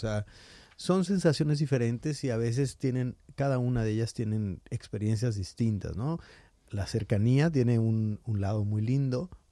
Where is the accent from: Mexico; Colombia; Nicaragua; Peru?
Mexico; Guadalajara, Jalisco; precisamente en mi tierra, en Guadalajara